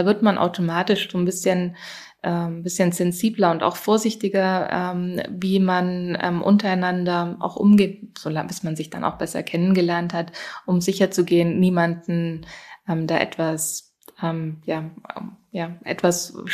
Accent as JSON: {"language": "German", "country": "Germany"}